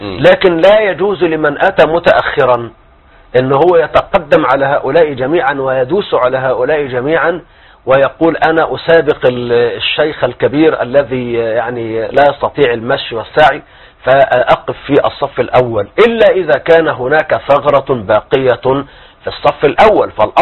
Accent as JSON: {"language": "Arabic", "country": "Egypt", "said": "عندنا في مصر"}